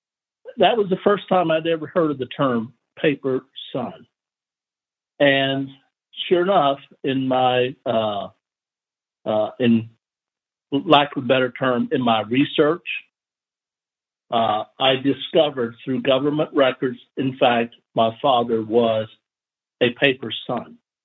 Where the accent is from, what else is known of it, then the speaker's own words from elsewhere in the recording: Dallas, Texas, United States; born there; I am a Chinese American. I was born in Dallas, Texas. I knew growing up that my parents had immigrated from China.